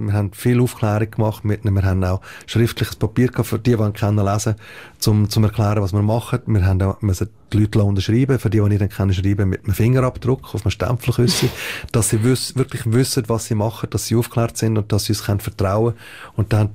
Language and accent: German; Switzerland; ja, hallo, wir sind aus der Schweiz, wir machen gut für euch